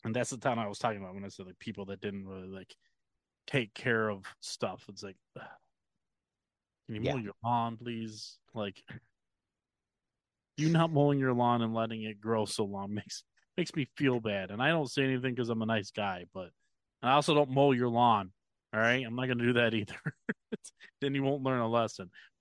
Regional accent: Buffalo, New York, United States; it's a huge, big deal now in Western New York, Buffalo. And I love that it's here in my hometown.

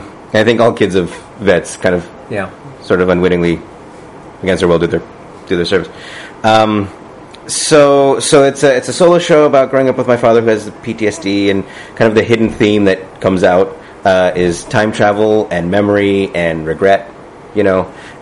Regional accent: San Francisco, California, United States; But I was born in San Francisco.

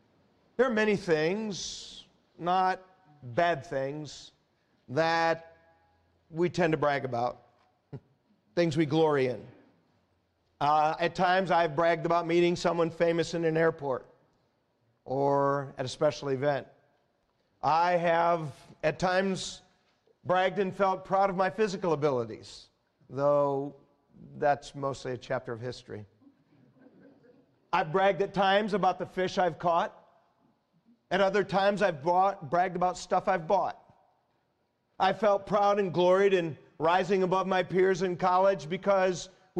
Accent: United States; I've felt proud and I've gloried as I've traveled some in the fact that I'm an American.

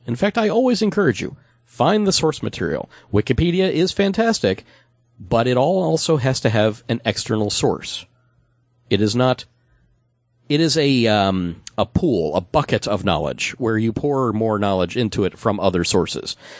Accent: Scotland, United Kingdom; And I am also a Scotsman, so there.

